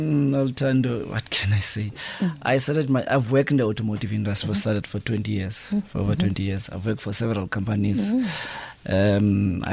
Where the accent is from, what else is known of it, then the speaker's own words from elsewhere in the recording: Port Elizabeth, Eastern Cape, South Africa; also born or lived in Alexandria; I'm from the Eastern Cape originally, mm-hmm. in a small rural farm called Alexandria, mm-hmm. East Coast of between Port Elizabeth and PE. I'm from that region. And then I grew up in Port Elizabeth. I studied there.